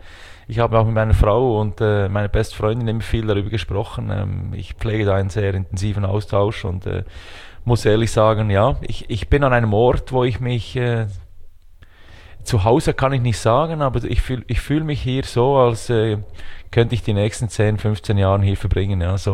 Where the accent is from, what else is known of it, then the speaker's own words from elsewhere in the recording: Arch, Bern, Switzerland; wir leben in Arch. Arch ist ein kleines Dorf mit rund 1000 Einwohnern. Das ist angesiedelt an Bern, also es gehört zur Hauptstadt Bern, Kanton Bern.